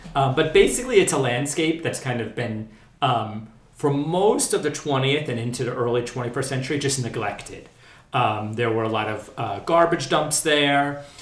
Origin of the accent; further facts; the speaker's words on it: New Jersey, United States; So I grew up in New Jersey. Meadowlands was probably maybe 30 minutes from where I grew up.